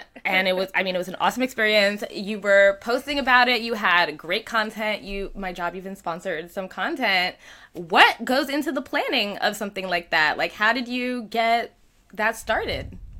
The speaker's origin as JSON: {"language": "English", "region": "New York", "country": "United States", "said": "As a New Yorker, I think we've been learning a lot about other forms of non-monogamy that are less common in New York."}